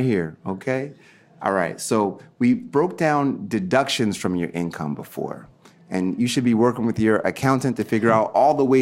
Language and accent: English; United States; And I'm very proud to say I'm an American.